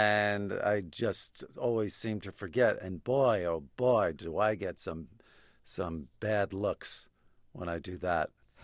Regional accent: Brooklyn, New York, United States; I grew up in Brooklyn in in Sheepshead Bay. I lived right under the Belt Parkway, and there were four buildings, which was my little universe.

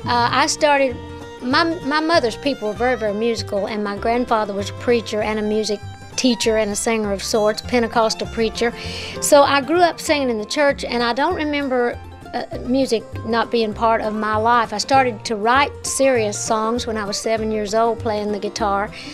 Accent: Tennessee, United States; 10 years old and sang on a show up in Knoxville, Tennessee, which was the nearest big town to where I was brought up in the Smokies.

